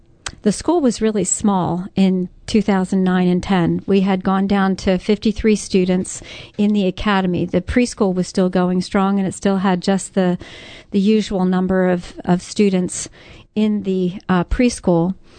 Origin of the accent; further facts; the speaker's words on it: Philadelphia, Pennsylvania, United States; I am a born and raised Philly local girl. I was raised in Delaware County, and I was raised in a very strong Christian home.